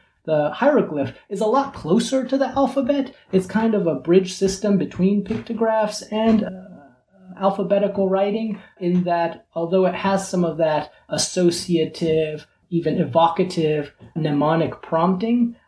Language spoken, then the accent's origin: English; California, United States; I grew up in California to a Central American family who came to the United States, migrated to the United States, fleeing wars in El Salvador and Guatemala.